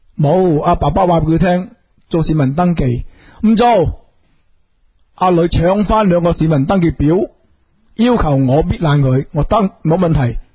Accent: Hong Kong; 而家我哋香港人容忍咗你第37日，我唔知而家容忍到几时。

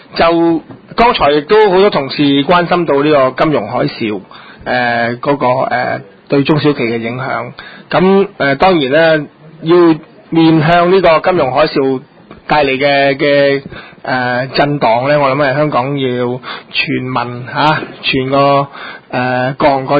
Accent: Hong Kong, China; 我哋應該堂堂正正承認我哋係中國人

